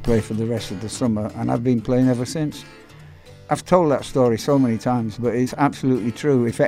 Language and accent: English; Yorkshire and the Humber, United Kingdom; I'm a Yorkshireman.